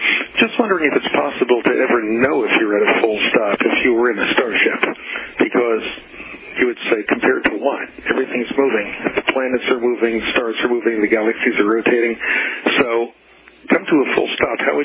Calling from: Pennsylvania, United States; I'm calling from Pennsylvania

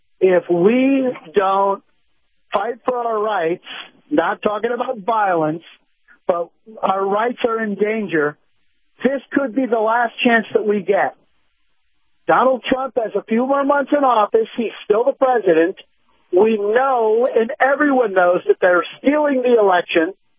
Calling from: Tampa, Florida, United States; from Tampa.

